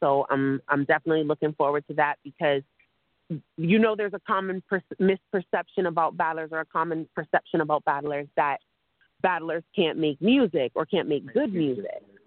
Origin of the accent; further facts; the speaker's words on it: Toronto, Ontario, Canada; given the fact that I'm from Toronto